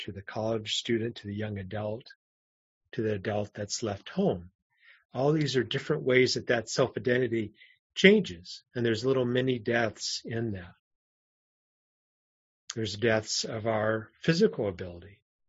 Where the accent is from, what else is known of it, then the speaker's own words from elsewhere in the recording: Southwest, United States; I grew up in the Southwest and had some sun exposure